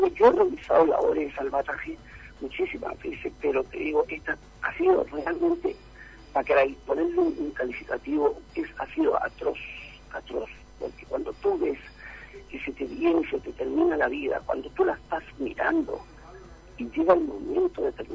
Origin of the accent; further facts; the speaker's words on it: Chile; Esta cosa es Chile. Vamos a partir por el principio. Lamentablemente, en mi país, se hacen cosas irregulares